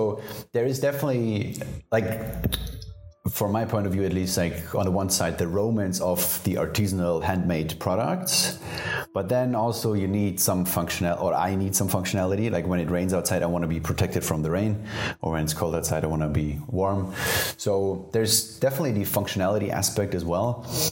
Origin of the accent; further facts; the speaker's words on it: Munich, Bavaria, Germany; Which is, yeah, which is not my side, even though I'm from Munich, but yeah.